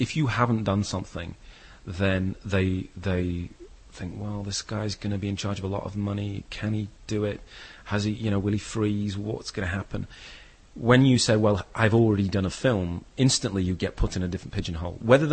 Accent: Manchester, North West England, United Kingdom; I'm originally from Manchester, and there's only a very small outpost of struggling filmmakers there.

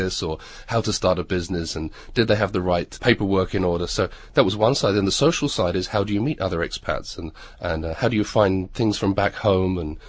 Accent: Northampton, East Midlands, United Kingdom; born there; moved away as an adult; now in Prague, Czech Republic; I was born in Northampton in the United Kingdom. I came to the Czech Republic almost 9 years ago. I was, I think, 22 and had very little else to really keep me in the UK

